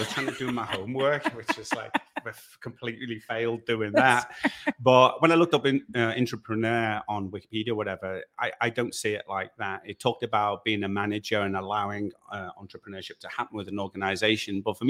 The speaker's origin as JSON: {"language": "English", "town": "Liverpool", "region": "North West England", "country": "United Kingdom", "tie": "born or raised there", "said": "So I was brought up in Liverpool."}